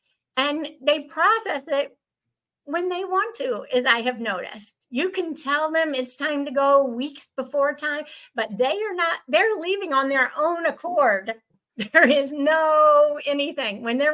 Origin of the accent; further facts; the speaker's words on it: the South, United States; Because I'm from the South. And we have great hospitality down here.